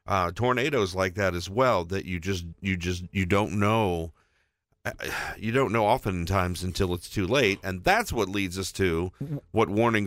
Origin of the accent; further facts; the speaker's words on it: Indiana, United States; growing up in Indiana, we knew that's beginning in late March